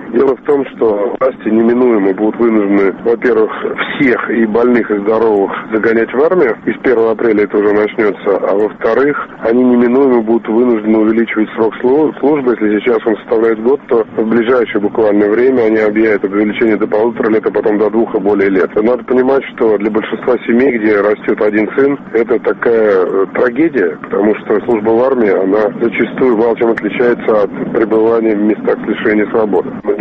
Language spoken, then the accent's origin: Russian; Sochi, Krasnodar Krai, Russia; В моем родном городе Сочи выборы вроде завтра должны состояться